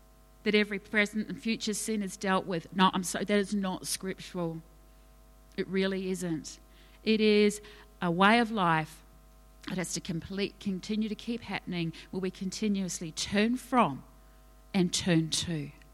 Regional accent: New Zealand; accent: Kiwi; there's my Kiwi accent.

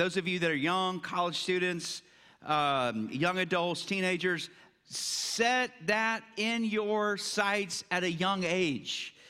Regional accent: Buda, Texas, United States; We grew up in the Buda area, and our church was on 51st Street on the other side of downtown.

